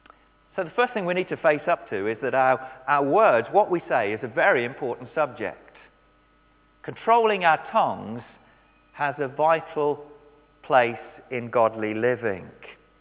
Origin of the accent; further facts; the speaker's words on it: England, United Kingdom; because I grew up in the Midlands, a long way from water